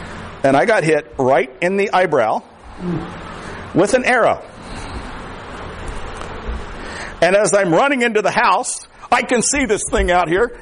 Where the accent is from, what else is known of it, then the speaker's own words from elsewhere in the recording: Florida, United States; I am from the Everglades. The Canadian border is like, what, 7-8 miles from here? I'm from the other end of the country, but here I am.